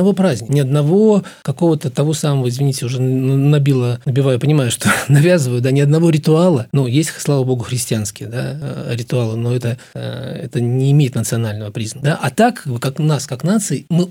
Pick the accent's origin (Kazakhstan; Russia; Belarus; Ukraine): Belarus; Я уверен, что белорусы повзрослели, и я уверен, что мы как общество способны коллективно